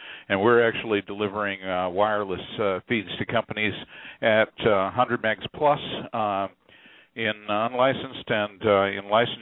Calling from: Kansas City, Missouri, United States; I'm a WISP from Kansas City.

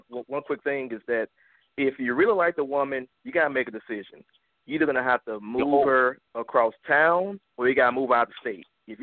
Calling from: Baton Rouge, Louisiana, United States; Baton Rouge, Louisiana.

